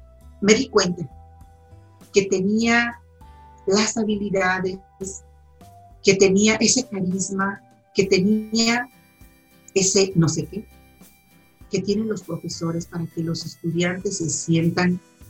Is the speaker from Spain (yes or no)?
no; Pabellón de Arteaga, Aguascalientes, Mexico; also born or lived in San Luis Potosí; Nací aquí en Aguascalientes, pero en realidad vivíamos en San Luis Potosí. A la edad de 6 años ya nos venimos a vivir aquí a Aguascalientes. No precisamente a Aguascalientes, sino a Pabellón de Arteaga, Aguascalientes.